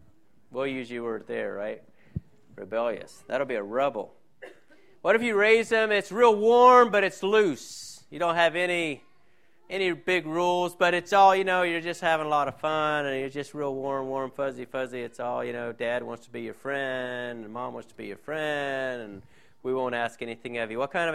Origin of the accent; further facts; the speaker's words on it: Blountstown, Florida, United States; when I grew up in Bluntstown, it was pretty laid back, but that's changed a little bit now.